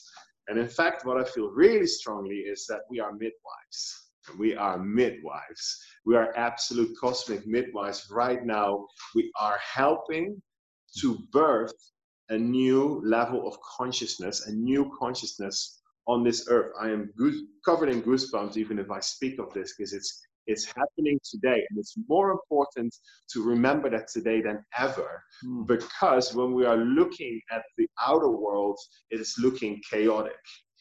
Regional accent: Netherlands; now in Indonesia; growing up in the Netherlands was very difficult

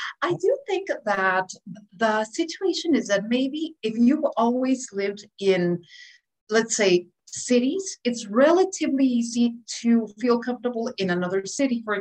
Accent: Philadelphia, Pennsylvania, United States; also born or lived in Puerto Rico; So I happened to be born there. Then they moved to Philadelphia so that my father could get his PhD at the University of Pennsylvania.

